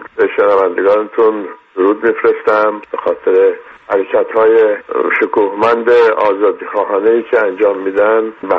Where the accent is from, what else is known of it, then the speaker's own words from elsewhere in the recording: Tehran, Tehran Province, Iran; born there; من خودم زاده تهران هستم